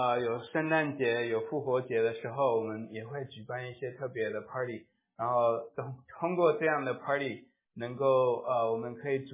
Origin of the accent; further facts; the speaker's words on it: Taiwan; 我是台湾长大台湾出生的